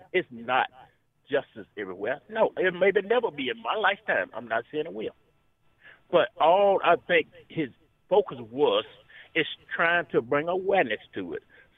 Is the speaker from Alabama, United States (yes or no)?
yes; Alabama, United States; I have lived in Alabama my whole life. I grew up in West Alabama, you know, during the cotton era and all of this stuff.